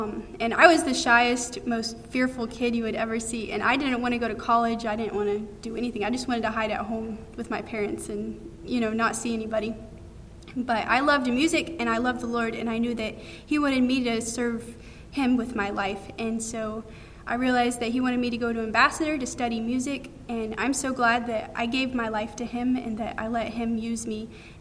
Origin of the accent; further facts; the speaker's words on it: Brazil; I grew up in Brazil as a missionary kid